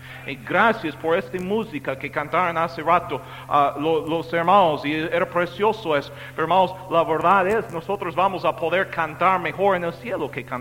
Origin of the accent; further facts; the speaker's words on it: Carlsbad, California, United States; Yo crecí en Carlsbad, California, Estados Unidos.